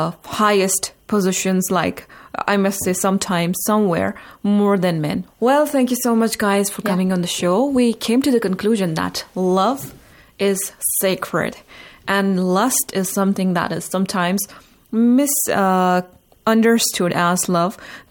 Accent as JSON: {"language": "English", "country": "India", "said": "I come from India"}